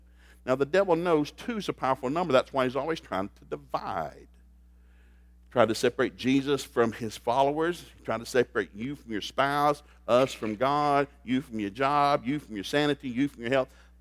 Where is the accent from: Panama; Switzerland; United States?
United States; Tennessee; we go to a seafood restaurant because we grew up in East Tennessee. There's no seafood restaurant in East Tennessee.